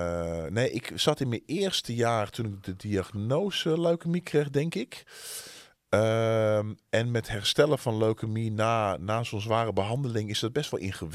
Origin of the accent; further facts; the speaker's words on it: Alkmaar, North Holland, Netherlands; born there; Geboren in Alkmaar.